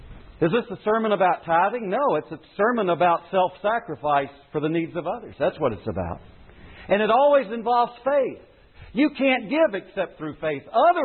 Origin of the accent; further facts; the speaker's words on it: Myrtle Beach, South Carolina, United States; I was raised in Myrtle Beach, South Carolina. I went to kindergarten there. I went to grammar school there. I went to high school there.